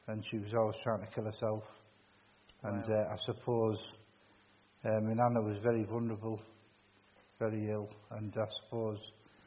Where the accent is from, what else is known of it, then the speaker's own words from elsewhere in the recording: Middlesbrough, North East England, United Kingdom; I'm from Middlesbrough